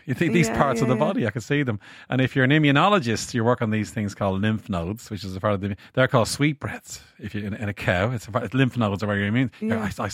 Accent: Bray, Leinster, Ireland; In Bray. I'm from Bray.

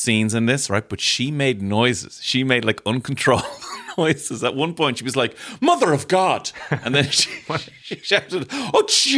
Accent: Ireland; because I'm Irish

